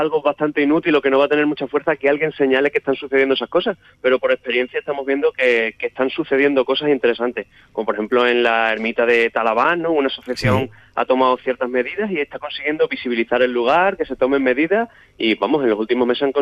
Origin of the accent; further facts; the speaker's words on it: Almendralejo, Extremadura, Spain; De hecho, aquí en mi ciudad natal, que es Almendralejo